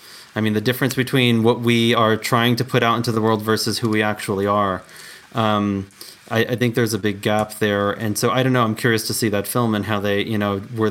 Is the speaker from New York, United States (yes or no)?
yes; New York, United States; now in Colorado, United States; I was born and raised in New York, and I live in Colorado